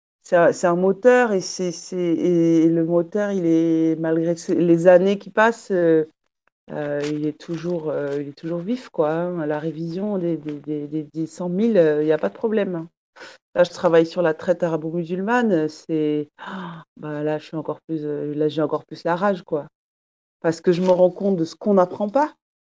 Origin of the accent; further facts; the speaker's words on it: Nouvelle-Aquitaine, France; mon parcours perso d'adopter, en fait, où j'ai grandi au Pays Basque avec des sœurs coréennes, pareil